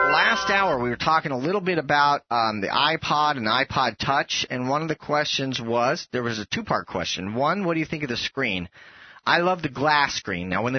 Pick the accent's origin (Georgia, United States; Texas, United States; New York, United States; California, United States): California, United States; San Francisco; We grew up in the Bay Area.